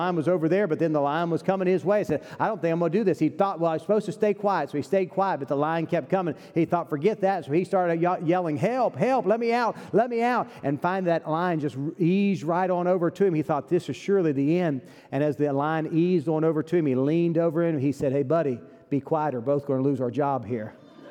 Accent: West Virginia, United States; I'm from West Virginia

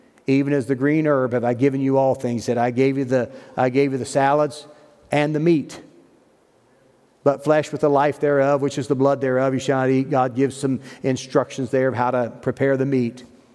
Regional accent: West Virginia, United States; I mean, we're from West Virginia, so a lot of times people just throw their trash out.

